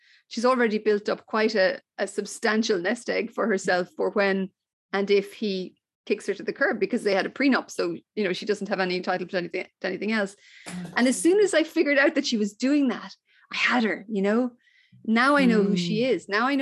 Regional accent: Ireland; growing up in Ireland, where we had a culture that was quite closed in the early years.

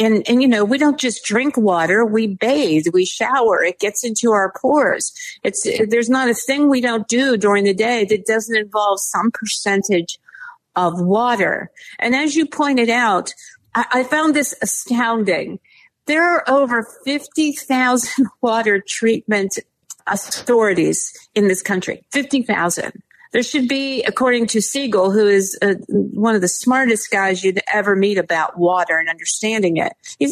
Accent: Pittsburgh, Pennsylvania, United States; I'm sure everyone saw the bridge go down in my hometown of Pittsburgh last week

